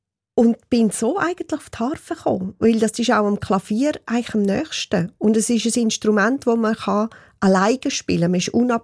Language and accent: German; Lenz, Graubünden, Switzerland; selber bin ich ja in Lenz aufgewachsen